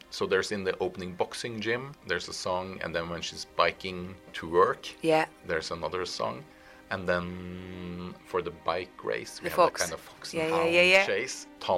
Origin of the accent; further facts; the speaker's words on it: Norway; Well, I grew up in Norway, and every time a big new Hollywood blockbuster movie would come on, we would all run to the theaters.